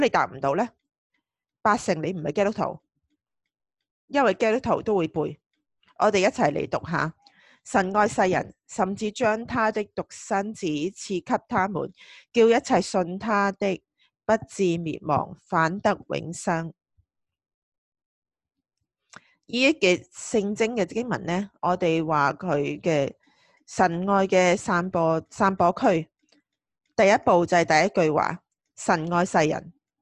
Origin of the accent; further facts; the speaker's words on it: China; 那个时候我在中国长大，我们教育是爱敌分明